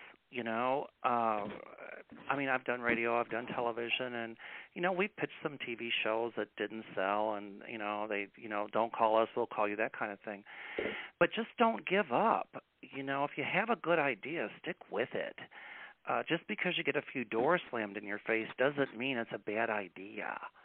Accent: Kentucky, United States; because I'm from the South originally. I grew up on a tobacco farm in Kentucky.

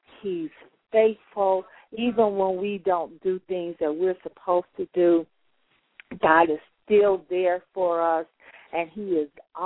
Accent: Chicago, Illinois, United States; now in North Carolina, United States; definitely need two cars here in North Carolina. We don't have a transit authority like we have. We're from Chicago.

